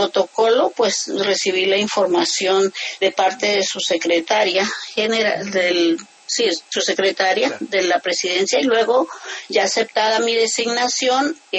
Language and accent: Spanish; Colombia; los valores que como colombianos tenemos.